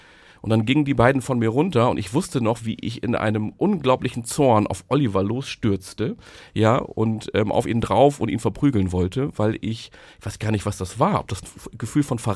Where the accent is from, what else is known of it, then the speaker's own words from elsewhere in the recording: Westerstede, Lower Saxony, Germany; das war das alte Haus in Westerstede noch, wer es kennt, so 6, 7 Jahre alt gewesen sein.